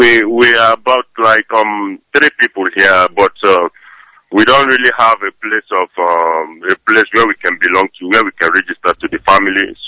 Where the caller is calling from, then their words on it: Lazio, Italy; I'm calling from Lazio.